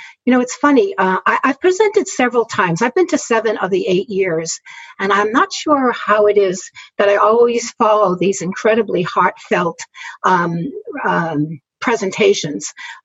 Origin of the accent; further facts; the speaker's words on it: New England, United States; So I'm originally from New England, although I'm stuck down here in South Jersey outside of Philadelphia.